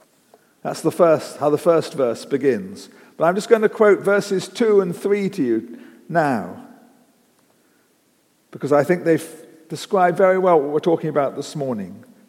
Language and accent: English; Bristol, South West England, United Kingdom; born there; I was born in Bristol, and about 4 miles from our house outside Bristol was this cleft in the rock called the Rock of Ages.